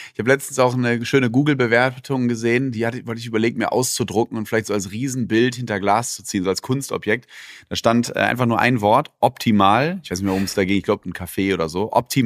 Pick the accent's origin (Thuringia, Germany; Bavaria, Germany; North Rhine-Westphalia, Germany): North Rhine-Westphalia, Germany; Oder wie man aus Ostwestfalen, wo ich herkomme, sagen kann, ich kann nicht meckern.